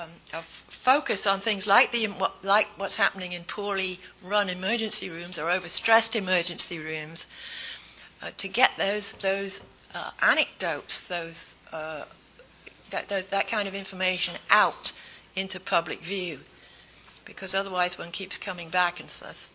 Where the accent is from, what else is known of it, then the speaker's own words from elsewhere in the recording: England, United Kingdom; the British National Health Service, which I grew up with in England